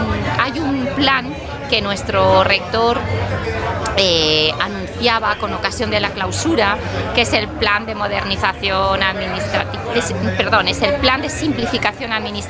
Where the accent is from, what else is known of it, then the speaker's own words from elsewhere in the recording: Valencia, Valencian Community, Spain; moved away; Sí, yo soy de Valencia, pero ya llevo 30 años viviendo aquí